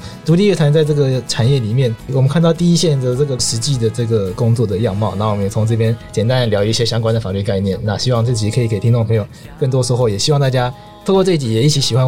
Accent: Taitung County, Taiwan; 因为我台东人

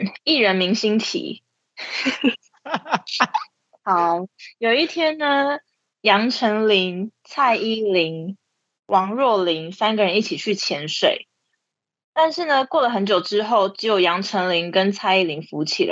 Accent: Taoyuan, Taiwan; 我们都桃园人，很故意

